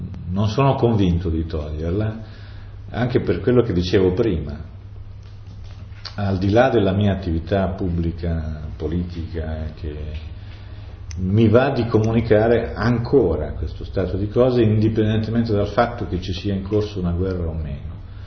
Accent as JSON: {"language": "Italian", "town": "Reggio Calabria", "region": "Calabria", "country": "Italy", "said": "io sono di Reggio Calabria"}